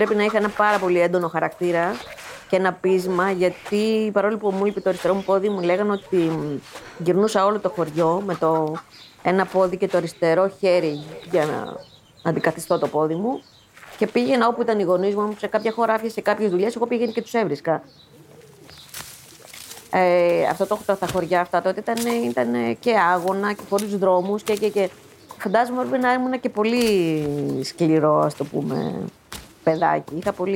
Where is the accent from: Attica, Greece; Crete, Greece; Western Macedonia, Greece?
Attica, Greece; Athens; born there; also born or lived in Arcadia; Γεννήθηκα στην Αθήνα και τα πρώτα χρόνια νομίζω τα πέρασα, μέχρι 2-3 χρονών τα πέρασα στην επαρχία, σε ένα χωριό της Αρκαδίας.